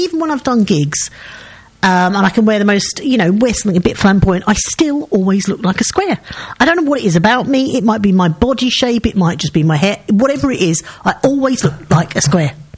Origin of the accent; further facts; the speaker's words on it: East of England, United Kingdom; Now, I'm from Essex